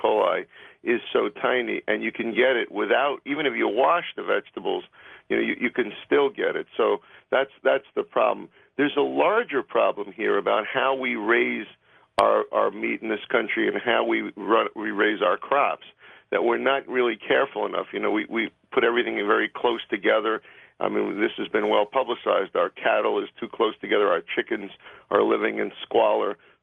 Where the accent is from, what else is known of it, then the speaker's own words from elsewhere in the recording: East Meadow, New York, United States; I spoke to my Taco Bell this morning in my hometown, East Meadow, where one of the cases was found, and it was an absolute ghost town there.